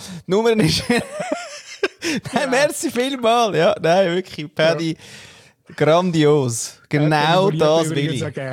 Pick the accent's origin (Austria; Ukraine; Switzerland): Austria; das kann ich als Österreicher kann ich das nie sagen.